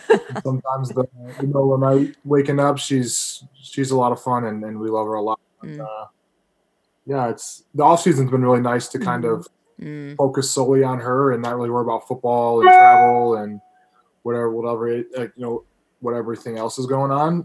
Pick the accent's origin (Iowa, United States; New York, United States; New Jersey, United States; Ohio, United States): Ohio, United States; Toledo; Yeah, so growing up in Toledo, Ohio, I was a Steelers fan